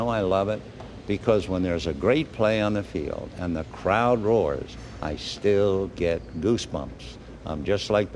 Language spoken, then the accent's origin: English; New York, United States; I would listen to a game that meant nothing to a kid growing up in New York.